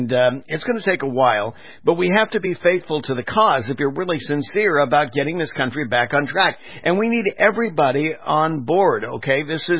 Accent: California, United States; I grew up in California.

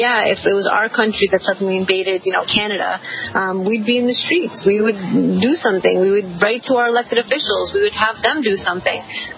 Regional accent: Brooklyn, New York, United States; also born or lived in Russia; I always said my Russian community in Brooklyn, even though most of the people were not from Russia. I was born in Russia, but that was very rare.

